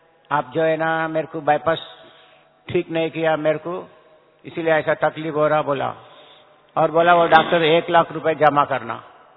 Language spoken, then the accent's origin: Hindi; Hyderabad, Telangana, India; मैं हैदराबाद का रहने वाला हूं।